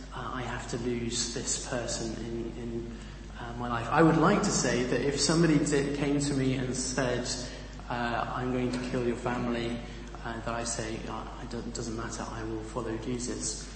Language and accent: English; Niger; also born or lived in Bishop Auckland, England; I grew up in Niger, and I have this deep desire to feel at home, but I never felt it, because I was born in Bishop Auckland in County Durham, just a little bit north of here, and then I lived in Africa.